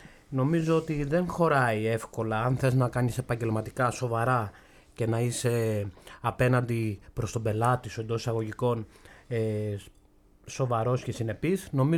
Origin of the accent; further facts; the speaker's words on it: Gastouni, Western Greece, Greece; ποιος είμαι εγώ που από την Γαστούνη που σε 5 χρόνια ή 10 μπορώ να μάθω το είδος χορού